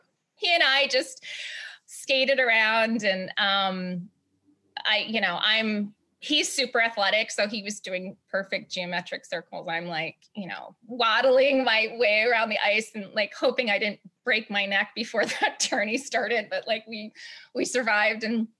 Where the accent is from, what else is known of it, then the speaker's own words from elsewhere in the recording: Hawaii, United States; I'm used, you know, I'm from Hawaii.